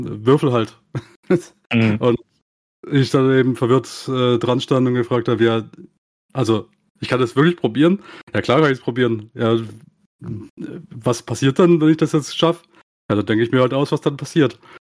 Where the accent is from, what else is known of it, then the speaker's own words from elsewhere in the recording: Baden-Württemberg, Germany; Ich komme auch aus dem Süden von Deutschland, in der Nähe von Heilbronn.